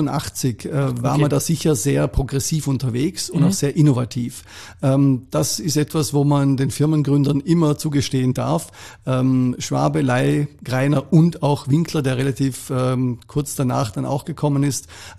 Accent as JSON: {"language": "German", "town": "Schruns", "region": "Vorarlberg", "country": "Austria", "lives_now": "Vienna, Austria", "said": "als Montafoner, als jemand, der in Schrunz sogar geboren ist, ist natürlich das Skifahren ein Riesent"}